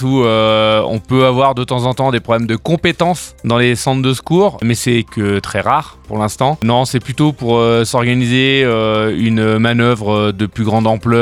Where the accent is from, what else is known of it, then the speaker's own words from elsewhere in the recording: Belley, Auvergne-Rhône-Alpes, France; born there; now in Sainte-Foy-Tarentaise, France; je suis originaire du département de l'Ain où je suis né à Belley. J'ai 49 ans